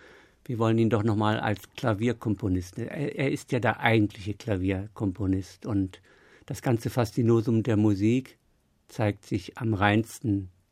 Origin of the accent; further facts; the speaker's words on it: Northern Germany, Germany; Ich bin Norddeutscher, das heißt, ich liebe die Ebene